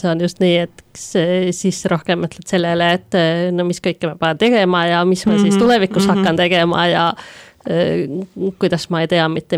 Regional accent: Kouvola, Kymenlaakso, Finland; Estonian is a second language; now in Estonia; olen Soomest. Algselt olen päris Kagu-Soomest Kouvolast ja siis olen tegelikult elanud päris mitmes erinevas Soome linnas. Enne kui ma Eestisse tulin, aga Eestis olen olnud nüüd aastast 2017 ja hetkel elan Tartus

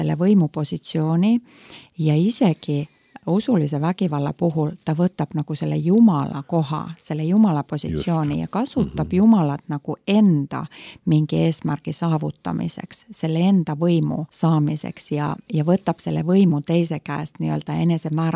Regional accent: Finland; Estonian is a second language; Ma siin jäin mõtlema, et mina kui soomlane vahesti lähtun ka Eesti soomekeele vahest

